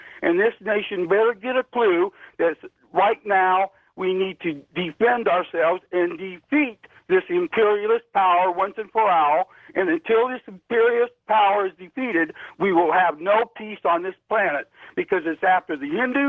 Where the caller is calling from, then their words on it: Santa Clarita, California, United States; I'm calling from Santa Clarita.